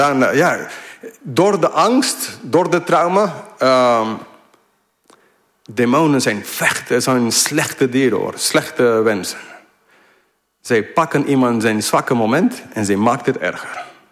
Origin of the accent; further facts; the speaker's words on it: Colombia; now in Netherlands; Ik ben opgegroeid in Zuid-Amerika. Mijn ouders, jullie weten, zijn misschien sommige van jullie zendelingen. Dus vanaf 4 jaar oud woonde ik in Colombia.